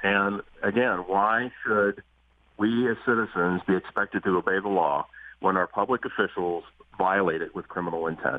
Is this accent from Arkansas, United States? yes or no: no; McKees Rocks, Pennsylvania, United States; I'm from Pittsburgh originally. I'm from McKees Rocks originally.